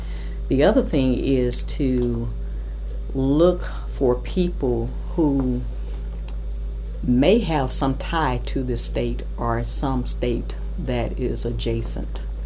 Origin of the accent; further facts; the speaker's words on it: Jackson, United States; I grew up in Jackson. I know a lot of people.